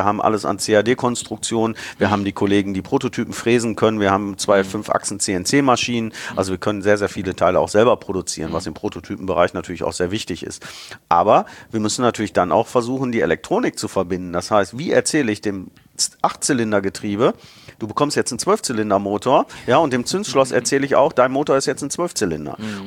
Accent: Bottrop, North Rhine-Westphalia, Germany; also born or lived in Karlsruhe; Ich habe auch mal für 2 Jahre als Kind in Karlsruhe gelebt, aber eigentlich war ich immer Bottroper Jung, wie man so schön sagt. Bin in Bottrop geboren, meine Familie kam dort her.

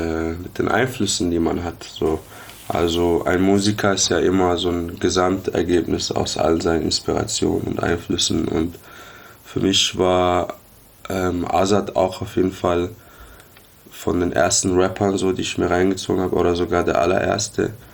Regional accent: Karlsruhe, Baden-Württemberg, Germany; Genau. Ja, ich komme aus Karlsruhe.

